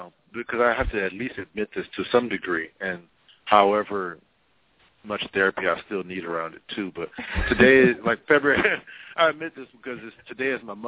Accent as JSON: {"language": "English", "town": "Houston", "region": "Texas", "country": "United States", "said": "I'm removed from Houston, Texas, so I'm kind of yearning this aspect of family."}